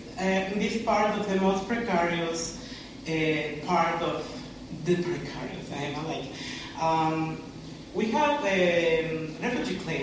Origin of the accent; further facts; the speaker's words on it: Mexico; now in Canada; I come from Mexico, and I came in 2009.